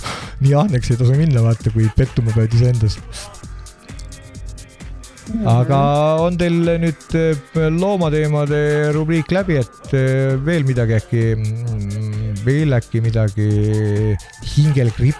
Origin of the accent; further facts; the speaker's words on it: Võru, Võru County, Estonia; No ma olen ka Võrust kunagi kasvanud ja ma ei ole paarkümmend aastat käinud, aga kasvanud ja sündinud